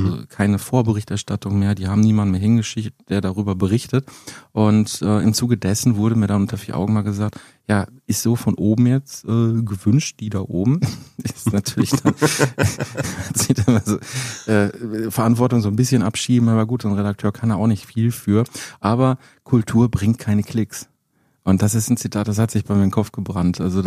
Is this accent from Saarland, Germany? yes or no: no; Herten, North Rhine-Westphalia, Germany; also born or lived in Herne; ich komme ja ursprünglich aus Herten. Also ich bin in Herne geboren, ich habe bis vor ein paar Jahren in Herten gewohnt.